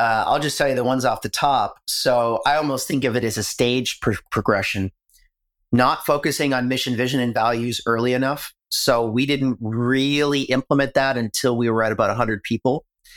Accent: Canada; I'm not American, I'm Canadian

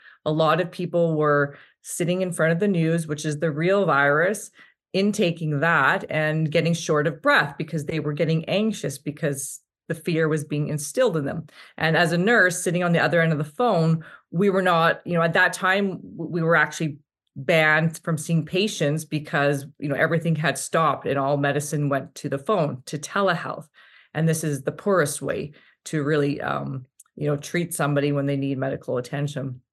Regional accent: British Columbia, Canada; I'm 43. I grew up in British Columbia. I'm fourth generation Russian Dukhobor.

